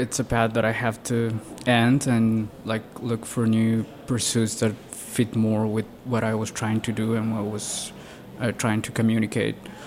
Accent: Ecuador; now in Washington, United States; I'm from Ecuador. I came to the U.S. about like around 6-7 years ago, maybe. I've been living in D.C. for around 4 years and a half.

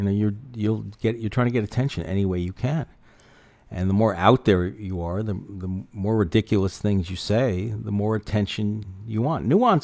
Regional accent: Manhattan, New York, United States; I grew up in Manhattan on the Upper West Side.

